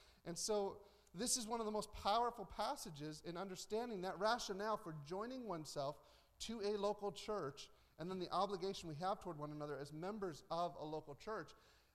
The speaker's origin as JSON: {"language": "English", "country": "United States", "said": "I mean, I'm an American, so any criticism I'm going to give about Americans, it will hit me first."}